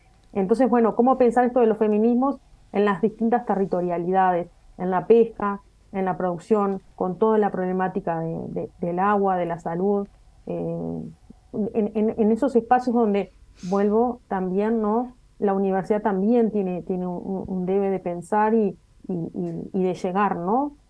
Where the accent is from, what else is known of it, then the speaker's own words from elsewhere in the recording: Montevideo, Uruguay; now in Rocha, Uruguay; Yo soy de Montevideo, me vine acá un poco con esta movida descentralizadora del CURE.